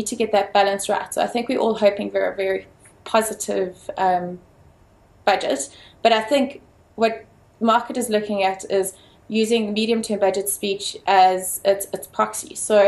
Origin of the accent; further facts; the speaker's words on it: South Africa; So I think as any South African listening to this today would want to have exactly the same sentiments that I have.